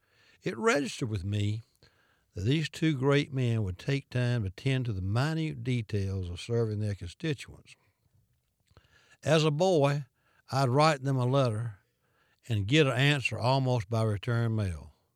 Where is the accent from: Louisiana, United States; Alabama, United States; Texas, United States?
Alabama, United States; As a youngster growing up in Alabama, I marveled at the prestige and power of our two United States senators